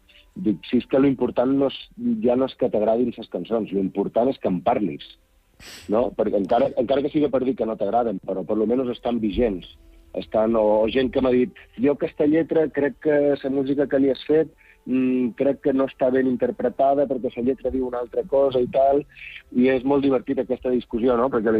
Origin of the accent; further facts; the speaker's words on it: Balearic Islands, Spain; naltros com a eivissencs, no? Gent d'aquí, de sa terra